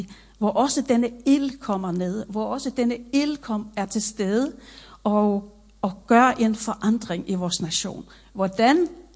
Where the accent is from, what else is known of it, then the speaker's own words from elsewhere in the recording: Faroe Islands; Jeg kommer selv fra Færøerne